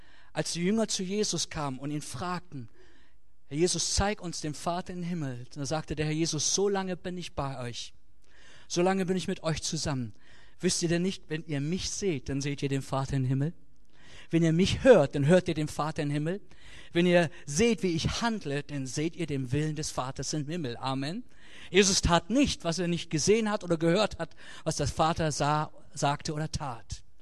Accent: Lower Saxony, Germany; Das ist bestimmt nicht so bei euch hier, aber bei uns in Ostfriesland.

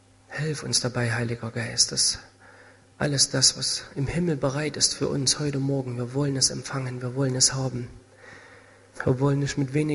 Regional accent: Zwickau, Saxony, Germany; das ist meine liebe Frau Christiane. Wie schon gehört, wir kommen aus Zwickau.

